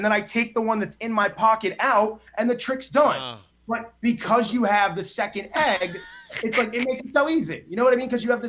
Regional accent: New Jersey, United States; I grew up in New Jersey.

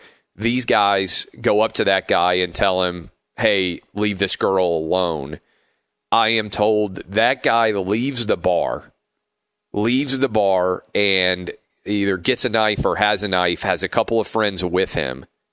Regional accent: Nashville, Tennessee, United States; Awful story that came out of my hometown of Nashville over the weekend.

